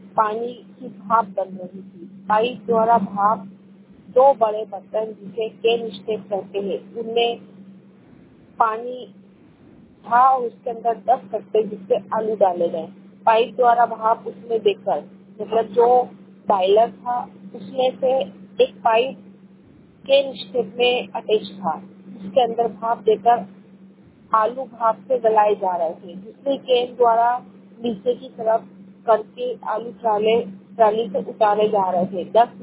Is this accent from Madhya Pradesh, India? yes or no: yes; Mhow, Madhya Pradesh, India; मैं महू से हूँ, जिला इंदौर, तहसील महू।